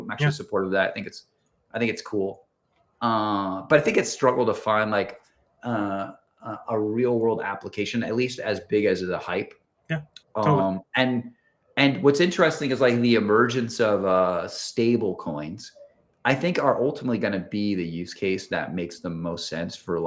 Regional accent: New York City, New York, United States; moved away; also born or lived in California; I just like I grew up in New York City, right? And like we didn't have a car growing up, and so I was like, I never learned. And then moved to California, and then I was driving.

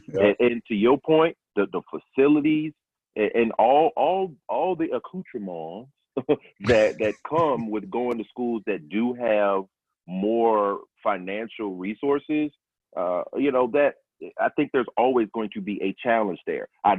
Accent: North Carolina, United States; You know, Duke, I'm from North Carolina.

